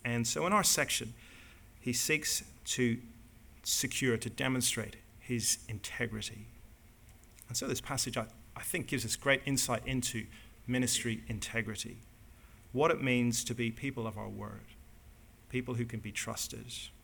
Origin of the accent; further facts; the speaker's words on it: Northern Ireland, United Kingdom; I'm from Northern Ireland, so I'm British and I'm Irish